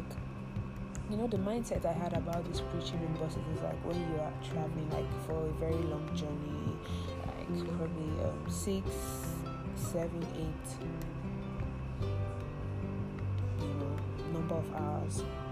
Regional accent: Kano, Nigeria; I grew up in Kano, Nigeria, and growing up in the north, I had a different perspective to things.

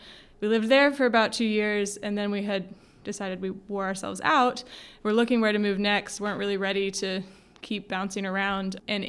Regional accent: Chattanooga, Tennessee, United States; also born or lived in Nashville; I was born in Nashville. I've lived most of my life in Chattanooga, went to high school here

